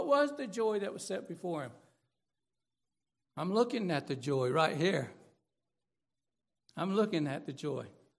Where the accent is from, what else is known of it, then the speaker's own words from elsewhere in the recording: Phenix City, Alabama, United States; when I grew up in Phoenix City, Alabama, there was the Golden Rule Cafe.